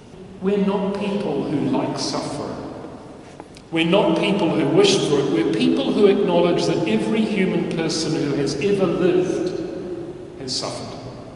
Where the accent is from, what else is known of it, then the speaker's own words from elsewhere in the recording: Timaru, Canterbury, New Zealand; most of the time when I was growing up in Timaru, this wasn't my parish church.